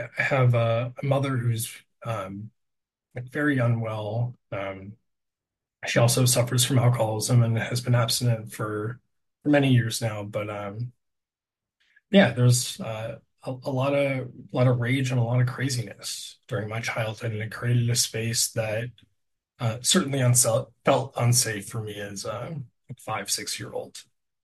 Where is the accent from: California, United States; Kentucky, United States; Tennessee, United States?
California, United States; Los Angeles; also born or lived in New York City; I was born in New York City. I grew up in Los Angeles.